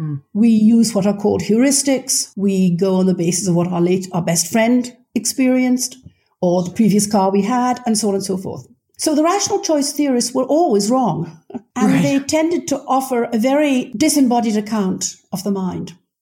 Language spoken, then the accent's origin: English; United Kingdom; now in United States; I'm a Brit who's now lived in America for many years.